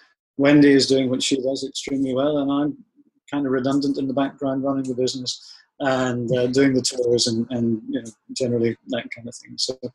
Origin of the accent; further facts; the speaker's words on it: Ireland; We are Irish, so we lack a little intelligence in certain areas.